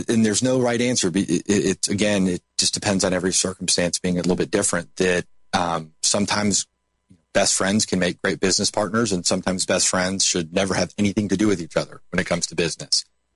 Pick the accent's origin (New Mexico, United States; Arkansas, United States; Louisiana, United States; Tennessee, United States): Tennessee, United States; Memphis; start a beer brewery in my hometown of Memphis.